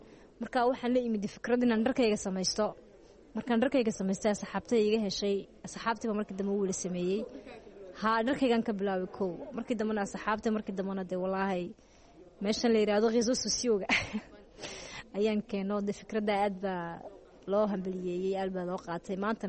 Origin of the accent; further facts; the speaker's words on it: Djibouti; Markaan weynaadayna de Djibouti